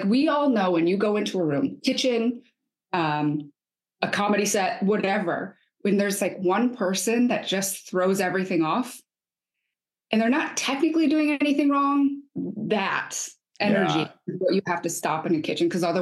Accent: Michigan, United States; travels or growing up in Michigan

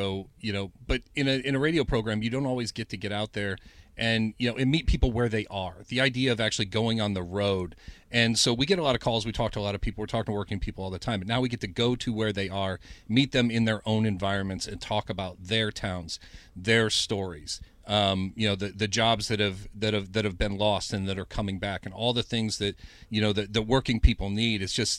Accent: Toledo, Ohio, United States; We'll make a stop in Toledo, Ohio. That's where I grew up. I'm a Toledo kid. It's my hometown.

